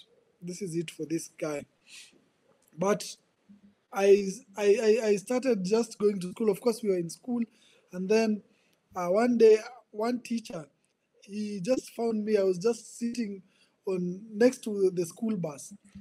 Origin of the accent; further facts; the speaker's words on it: Nairobi, Kenya; born there; I was born here in Nairobi, Kenya. Kenya is in the east side of Africa. Yeah, so I was born here in 1995.